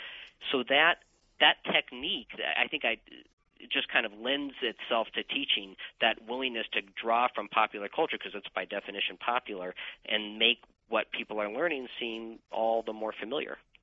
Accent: Kansas, United States; I grew up in Kansas, so we called them crawdads.

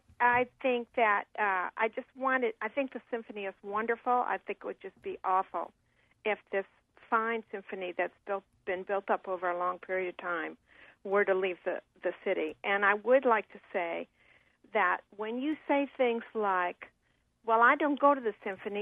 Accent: Chicago, Illinois, United States; now in Ohio, United States; I grew up in Chicago.

